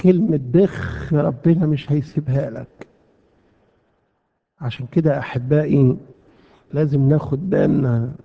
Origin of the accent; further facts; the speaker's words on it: Egypt; عندنا في مصر، مش عندكم هنا